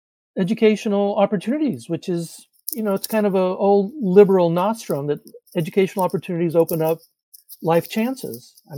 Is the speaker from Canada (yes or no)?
no; Argentina; now in United States; since I'm from Argentina, I speak Spanish.